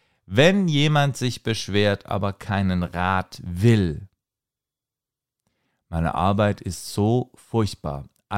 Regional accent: Stuttgart, Baden-Württemberg, Germany; das sage ich euch als Stuttgarter

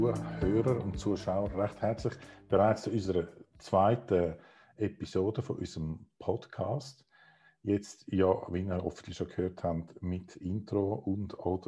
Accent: Zurich, Switzerland; Zürich-Agglomeration, ich zähle mich da nicht zu der Stadt Zürich, bin da aufgewachsen in der Agglomeration und lebe da und habe mein Büro.

